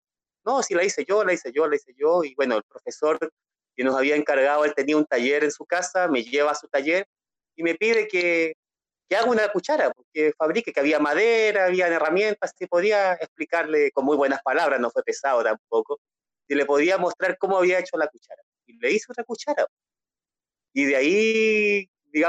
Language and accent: Spanish; Santiago, Santiago Metropolitan Region, Chile; born there; Yo nací en Santiago.